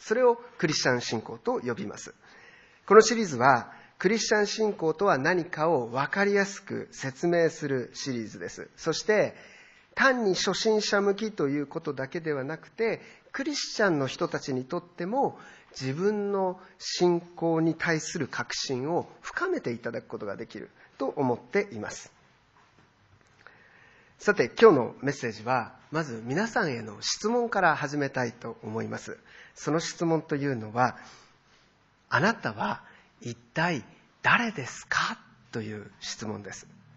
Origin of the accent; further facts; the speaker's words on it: Tokyo, Japan; 日本人です。男性です。40歳です。東京育ちです。